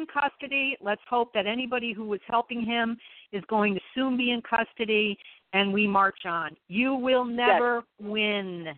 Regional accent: New York, United States; You know, I'm a New Yorker, so I feel it.

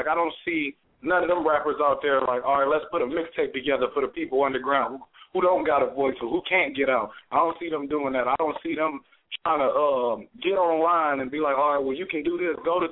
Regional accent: Cleveland, Ohio, United States; Man, growing up in Cleveland, man, it's something else, man. I can say that. The only reason I say that is because, like, Cleveland ain't like no other city.

